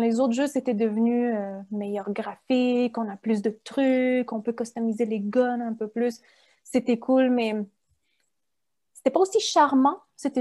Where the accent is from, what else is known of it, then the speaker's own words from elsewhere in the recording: Quebec, Canada; accent: Quebec; les Français de France, ils se demandent je viens de où avec mon accent parce que j'ai quand même un accent québécois.